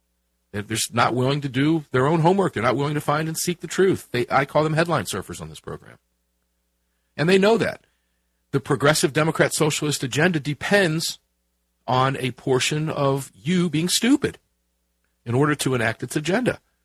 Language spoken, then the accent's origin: English; Tampa, Florida, United States; hopefully at an event down at my hometown in Tampa, Florida, in the very, very near future.